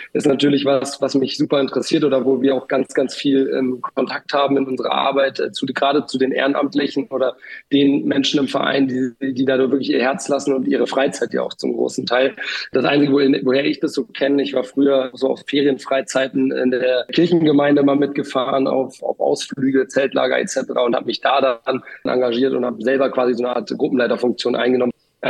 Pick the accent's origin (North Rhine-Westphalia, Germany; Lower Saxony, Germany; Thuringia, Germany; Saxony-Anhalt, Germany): Lower Saxony, Germany; Oldenburg; ich komme auch aus dem schönen Niedersachsen, deswegen natürlich auch mit Hannover vertraut. Allerdings bin ich aufgewachsen in Oldenburg bei Bremen und meine Familie kommt ursprünglich eigentlich aus Berlin und daran hat es mich auch dann seit dem 18. Lebensjahr zurückverschlagen